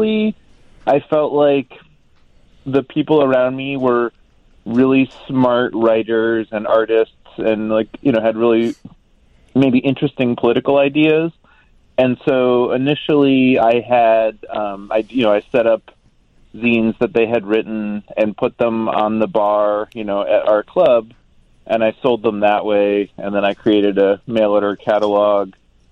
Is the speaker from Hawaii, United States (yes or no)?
no; Cleveland, Ohio, United States; I grew up in Cleveland, and we did have, you know, our own club called Speaking Tongues